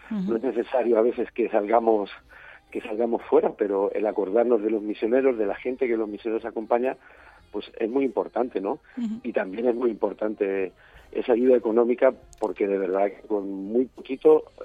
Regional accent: Fuente el Fresno, Castilla-La Mancha, Spain; yo soy de Fuente del Fresno, uh-huh. Y durante casi 20 años pues he estado en misión en el sur de Chile, también en Bolivia

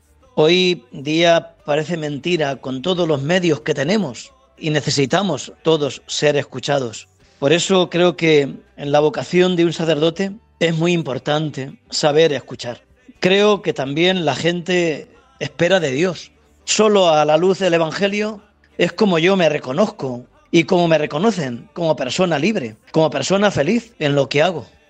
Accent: Porzuna, Castilla-La Mancha, Spain; natural de Porzuna. Soy párroco de Santa María la Mayor de Daimiel. Llevo 42 años de sacerdote.

